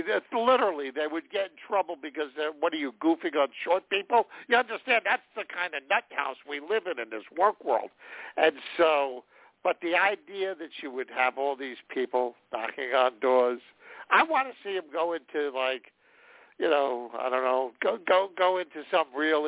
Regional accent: New York City, New York, United States; And the truth of the matter is, I come from New York City.

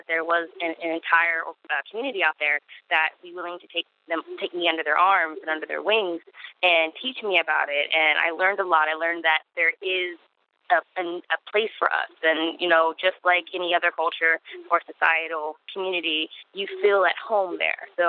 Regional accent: Pittsburgh, Pennsylvania, United States; now in California, United States; I hail from Pittsburgh, Pennsylvania. I rep the Berg. I moved a couple of years to California

